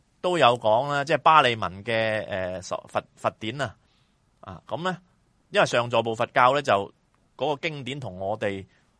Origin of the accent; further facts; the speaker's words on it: China; 因为我中国人呢就好鬼悭俭